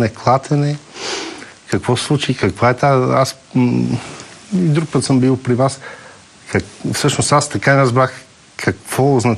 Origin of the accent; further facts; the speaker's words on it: Sofia, Sofia City, Bulgaria; Не, не съм бургазли, аз съм кореняк софиянец